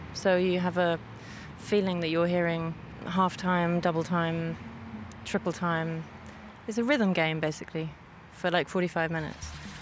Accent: London, United Kingdom; and also I'm from London.

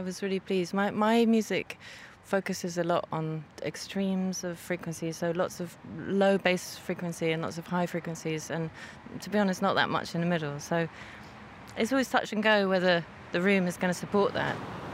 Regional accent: London, United Kingdom; and also I'm from London.

